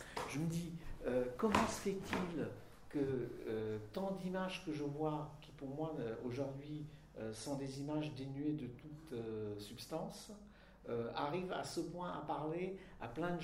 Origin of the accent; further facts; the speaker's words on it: Czechia; French is a second language; now in France; Moi, j'ai grandi en Tchécoslovaquie dans les années 50.